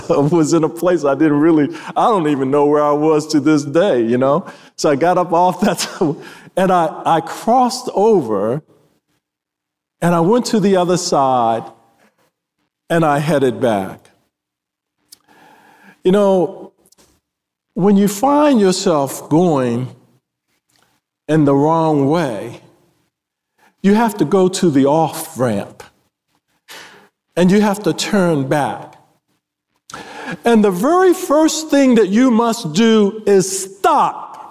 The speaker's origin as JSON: {"language": "English", "town": "Washington", "region": "District of Columbia", "country": "United States", "tie": "born or raised there", "said": "I'm from Southeast Washington, grew up in Southeast Washington."}